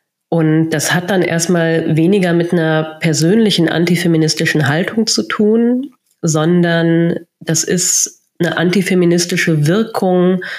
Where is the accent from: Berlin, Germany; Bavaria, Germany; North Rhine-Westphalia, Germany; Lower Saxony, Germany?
North Rhine-Westphalia, Germany; ich bin in NRW groß geworden